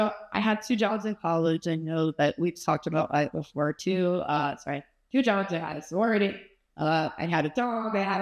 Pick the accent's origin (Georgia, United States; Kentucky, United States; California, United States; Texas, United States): Georgia, United States; Conyers; also born or lived in Hilton Head; I grew up in Conyers, Georgia, so east of Atlanta. I was born in Hilton Head, and I only lived there for 8 years.